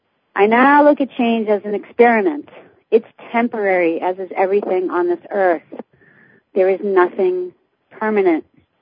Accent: Boston, Massachusetts, United States; accent: Boston; That was my Boston accent that slipped in there.

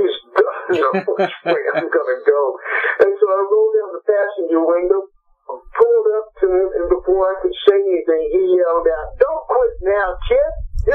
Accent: Dallas, Texas, United States; So no matter where you went, you know, when you said, well, I'm from Dallas, it was like, oh.

